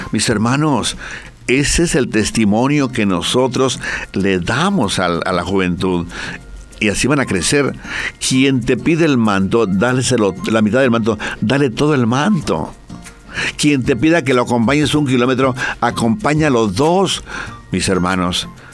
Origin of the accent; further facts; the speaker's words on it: Guadalajara, Jalisco, Mexico; now in Santa Cruz; en mi tierra, Guadalajara, caen tormenta más tormenta de rayos, Guadalajara, México.